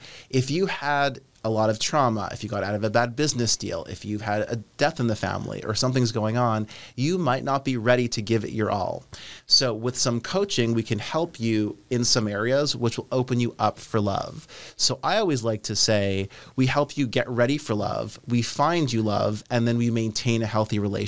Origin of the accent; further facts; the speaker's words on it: Canada; I'm Canadian.